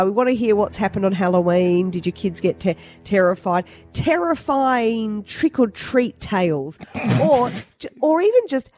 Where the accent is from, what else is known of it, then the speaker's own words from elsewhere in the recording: Wonga Park, Victoria, Australia; an interesting one here in Australia because I remember when I was a kid, we'd try. But mind you, I grew up in Wonga Park, which is semi-rural.